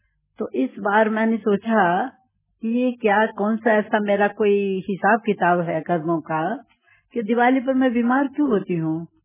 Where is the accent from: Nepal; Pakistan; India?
Pakistan; Lahore, Punjab; लेकिन हम आए पाकिस्तान से, लाहौर से आए हम